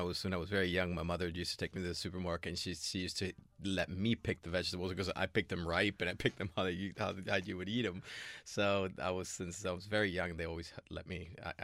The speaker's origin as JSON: {"language": "English", "town": "Caracas", "region": "Capital District", "country": "Venezuela", "second_language": "English", "lives_now": "Miami, United States", "said": "I'm from Caracas, so I love the sea. I love to be by the ocean."}